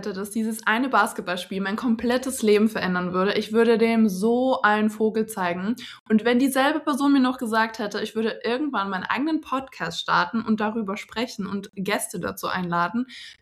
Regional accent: Regensburg, Bavaria, Germany; Ich bin im Februar geboren und auch ein kleiner Mischling. Bin aber hier aufgewachsen in Deutschland, in meiner Heimatstadt Regensburg. Da wohne ich jetzt tatsächlich aktuell auch gerade wieder, beziehungsweise noch.

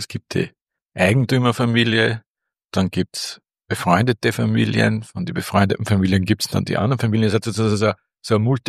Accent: Upper Austria, Austria; ich bin ja auch ein Oberösterreicher

